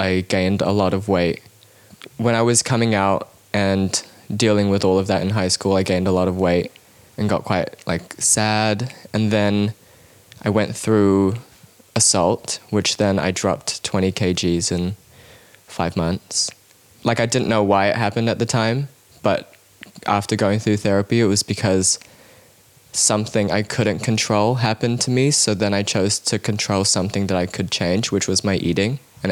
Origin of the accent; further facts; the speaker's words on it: Cambodia; they met in Cambodia and had a bar together for like 10 years or so, and I grew up in Cambodia